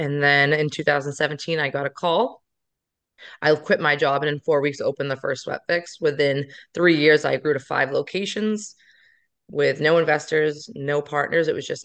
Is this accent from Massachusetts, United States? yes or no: yes; Wakefield, Massachusetts, United States; Yeah. So I grew up in Wakefield, Mass, and that's actually where our first studio was.